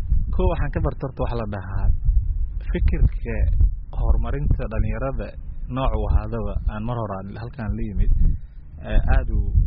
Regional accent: Kenya; aniga waxaanahay Kenyan anahay waxaa yeelay wadankan aan ku dhashay wadankan aan ku waxbartay wadankan aan ka shaqeeyay

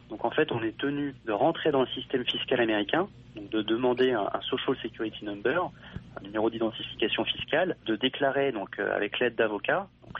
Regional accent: France; also born or lived in California, United States; je suis né il y a maintenant 33 ans en Californie et j'ai quitté les États-Unis à l'âge de 18 mois pour la France avec mon père.

